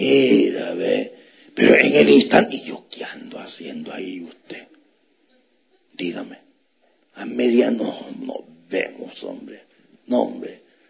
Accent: El Salvador; Yo estaba platicando con un hermano allá en mi país, en El Salvador.

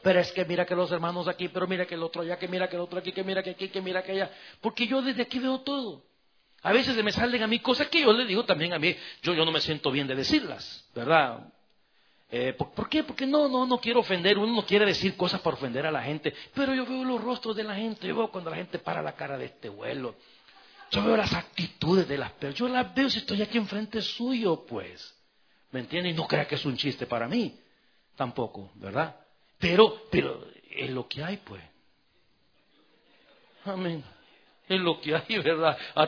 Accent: El Salvador; hace poco estuve en mi país, en El Salvador.

